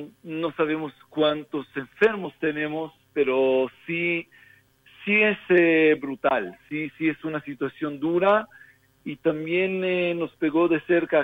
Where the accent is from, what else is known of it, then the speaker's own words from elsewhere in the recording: Ecuador; Claro, pero también como Argentina no nos podemos comparar con ese país tan maravilloso. Nosotros somos humildemente un país chiquito, pequeño. Sí, tenemos ya 5 meses desde marzo que estamos en cuarenten